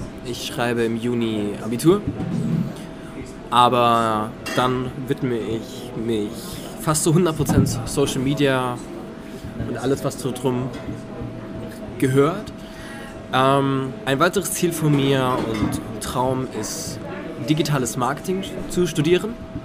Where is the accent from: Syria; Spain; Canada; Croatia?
Spain; Ich würde sogar gerne Mittagsschlaf machen, als typischer Spanier, aber das geht leider nicht.